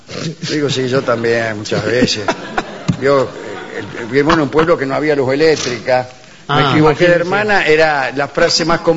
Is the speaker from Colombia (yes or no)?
no; Argentina; nosotros provenimos de un pueblo, sí, el pueblo argentino.